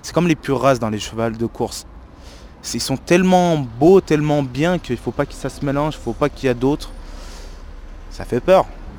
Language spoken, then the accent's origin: French; France; J'ai été à l'école en France, j'ai grandi en France. Bon, après, c'est indéniable que j'ai des origines turques. Moi, mes parents ne sont pas français, mais turcs. À la maison, on parle turc, mais sinon, dehors, je parle français